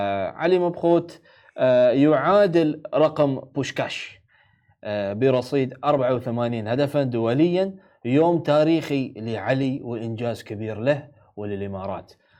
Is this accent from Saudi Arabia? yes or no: no; Bahrain; كوني أنا بحريني أنا زعلان اليوم، خسرنا